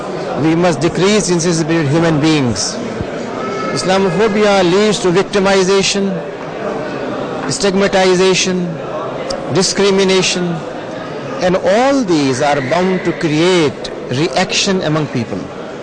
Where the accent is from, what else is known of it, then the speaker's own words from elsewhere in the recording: Pakistan; English is a second language; I am from Pakistan. I am Vice Chancellor of Rifai University there.